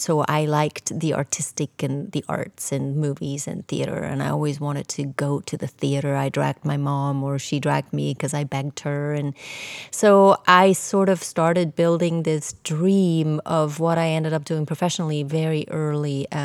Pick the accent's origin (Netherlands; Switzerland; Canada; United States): Switzerland; Like you said before, I grew up in Switzerland and I was an only child.